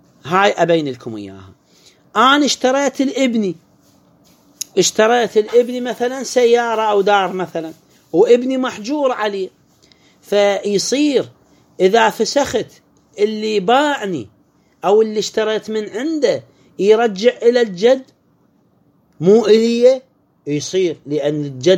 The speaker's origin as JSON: {"language": "Arabic", "country": "Iraq", "said": "أموالنا بالعراق"}